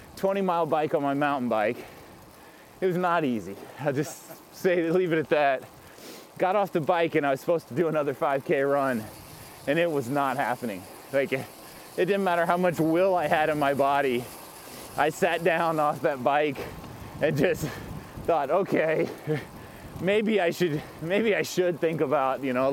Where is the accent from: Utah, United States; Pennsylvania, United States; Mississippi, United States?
Mississippi, United States; also born or lived in New Orleans; Yeah, I grew up in South Mississippi after being born in New Orleans. Went to engineering school at the University of South Alabama.